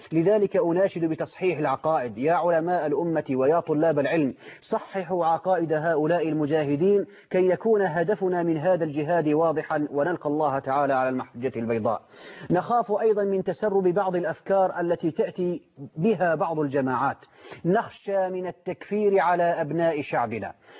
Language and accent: Arabic; Syria